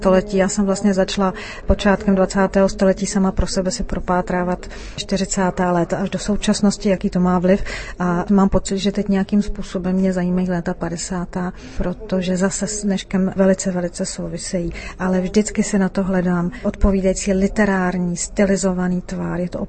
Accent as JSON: {"language": "Czech", "region": "Bohemia", "country": "Czechia", "tie": "born there", "said": "já jsem se nenarodila ani v Austrálii, ani v Americe. Já jsem se narodila v Evropě, ve střední Evropě, narodila jsem se v Čechách."}